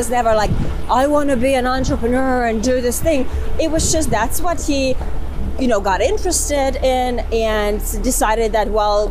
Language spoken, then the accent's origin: English; Finland; moved away as an adult; also born or lived in St. Petersburg, Russia; So yeah, I was born in St. Petersburg. I lived there until I was six, and then moved to Finland, and you know, grew up in Finland, went to school there, went to do my university studies, did my master's in Finland